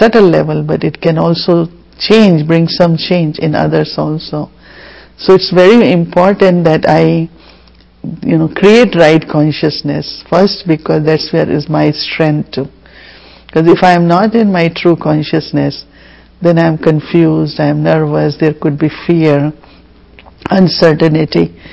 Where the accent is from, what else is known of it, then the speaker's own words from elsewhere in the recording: India; Like I am born in India, so I am Indian. This is my nationality.